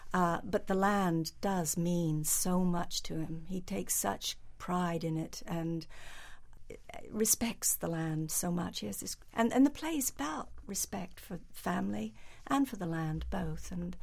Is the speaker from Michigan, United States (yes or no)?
no; Philadelphia, Pennsylvania, United States; And so Driftwood, yeah, was my home, really, even though I grew up in Philly.